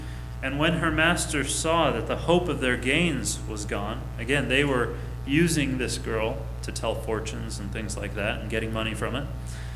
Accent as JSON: {"language": "English", "town": "Long Beach", "region": "California", "country": "United States", "tie": "born or raised there", "said": "I remember the church I grew up in Long Beach."}